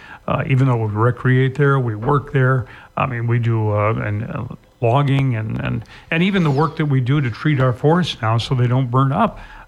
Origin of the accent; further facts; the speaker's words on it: Kalispell, Montana, United States; Young man by the name of Denny Buck, who I grew up with over on Kalispell's east side. And we went to school together at Flathead and at Central Junior High.